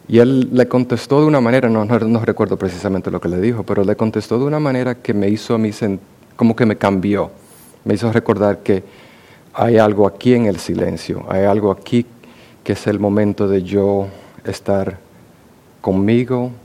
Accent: Dominican Republic; Yo lo voy a visitar cada 2 años a lo mínimo a los que me criaron en la República Dominicana, mis tíos y mis tías y mis primos.

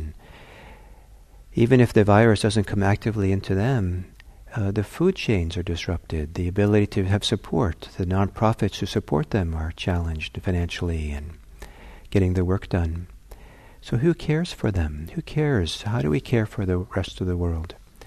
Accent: Norway; And I grew up in, I'm from Norway, and there they had many, many different dialects of Norwegian.

